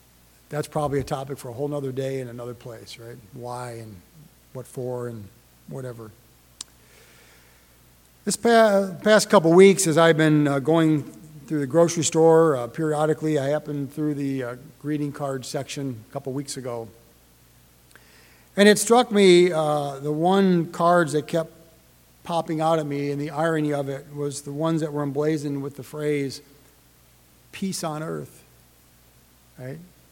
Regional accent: Detroit, Michigan, United States; Most of you know I grew up in the Detroit area.

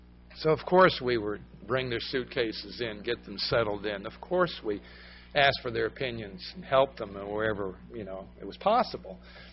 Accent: Vermont, United States; And I can remember a taste of it in the little hill town that I lived in growing up in Vermont. I lived in a town of 400 people.

